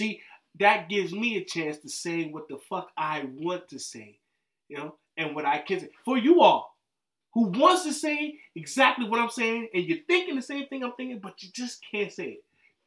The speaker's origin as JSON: {"language": "English", "region": "New Jersey", "country": "United States", "said": "Because I'm from Jersey and she's from Trinidad."}